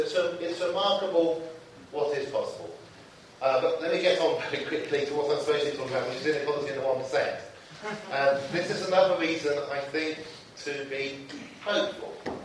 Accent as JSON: {"language": "English", "town": "Oxford", "region": "South East England", "country": "United Kingdom", "tie": "born or raised there", "said": "In the last year, I've moved south back to where I grew up in Oxford"}